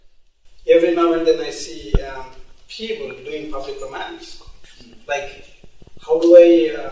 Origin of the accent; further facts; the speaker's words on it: India; I come from India, where in India public romance is not that much seen.